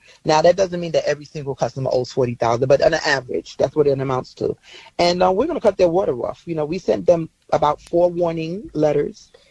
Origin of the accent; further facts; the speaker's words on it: Brooklyn, New York, United States; You know, Eric's from Brooklyn. I'm from Brooklyn.